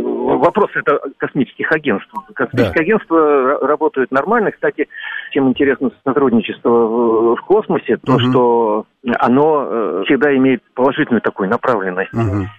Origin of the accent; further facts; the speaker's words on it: Belarus; Мы, белорусы